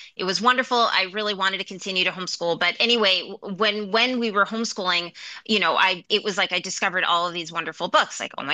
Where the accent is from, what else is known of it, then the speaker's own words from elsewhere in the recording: Puerto Rico; born there; My background is actually I was born in Puerto Rico